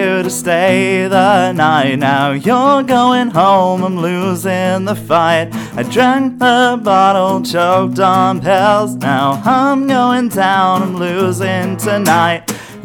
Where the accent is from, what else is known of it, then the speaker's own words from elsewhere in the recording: United Kingdom; I've tried to make sure everyone knows I'm British.